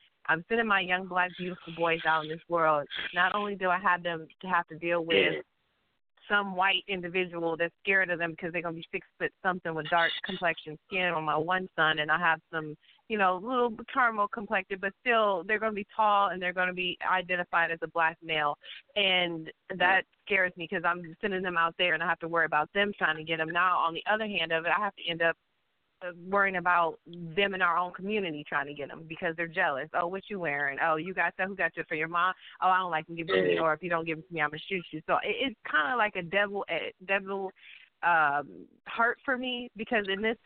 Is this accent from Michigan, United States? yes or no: yes; Detroit, Michigan, United States; that's the stories I know growing up in Detroit.